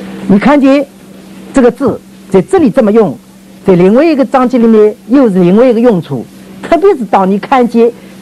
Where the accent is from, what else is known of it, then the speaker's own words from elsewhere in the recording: China; 我们中国人讲孝道的时候啊